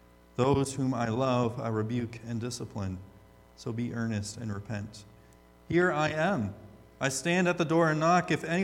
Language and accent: English; Michigan, United States; because I'm from Michigan, was in Michigan when this happened